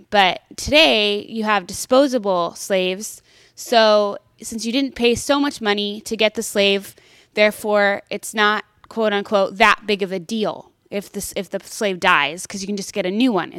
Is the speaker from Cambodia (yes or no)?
yes; Cambodia; now in United States; Personally, I came from Cambodia